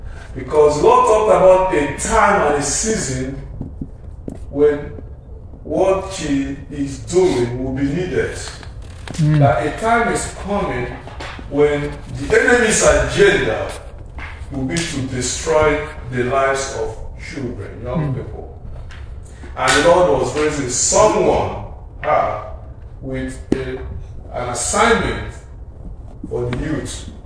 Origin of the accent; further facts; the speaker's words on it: Nigeria; See, I'm from Nigeria.